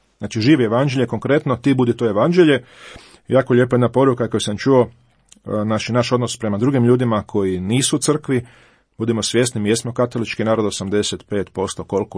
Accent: Zagreb, City of Zagreb, Croatia; born there; gdje su Zagrepčani, ja sam rođen u Zagrebu

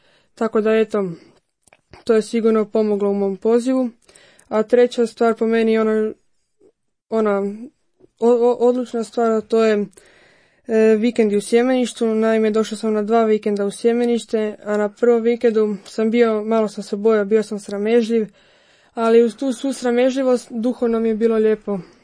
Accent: Zagreb, City of Zagreb, Croatia; dolazim iz Zagreba, iz župe Svetog Nikole biskupa i u Stenjecu, i odrastao sam u šestoročlanoj obitelji, imam dvoje braće i jednu sestru

